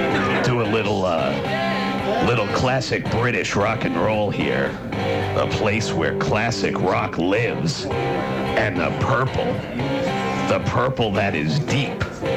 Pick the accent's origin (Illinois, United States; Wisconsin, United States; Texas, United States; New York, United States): New York, United States; Brooklyn; how many kids in Brooklyn, growing up in Sheepshead Bay, while everybody else is listening to pop rock